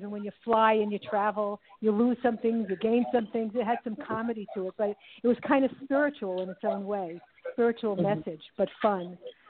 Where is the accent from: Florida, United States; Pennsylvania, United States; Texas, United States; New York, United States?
New York, United States; Brooklyn; I mean, I grew up in Brooklyn, New York, in a melting pot, so I had so many ethnicities in my community